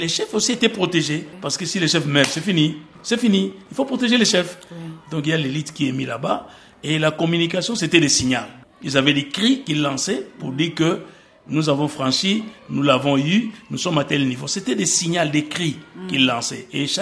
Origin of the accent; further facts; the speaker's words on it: Bandundu, DR Congo; also born or lived in Kongo Central; Je suis Dinga de Bandundu, des parents nés à Kinshasa, grandis à Kinshasa, mais j'ai eu à faire toutes mes études depuis l'école primaire dans la province du Congo central